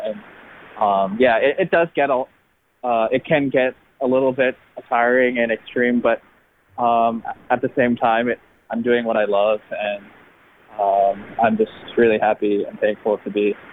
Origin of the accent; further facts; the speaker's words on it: Boston, Massachusetts, United States; I'm from Boston, so I support like the Red Sox, the Patriots, and the Celtics.